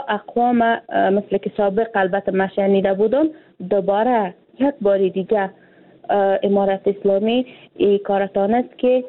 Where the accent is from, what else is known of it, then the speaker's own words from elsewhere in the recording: Afghanistan; ولی ما یک افغان هستیم، یک افغانستان است.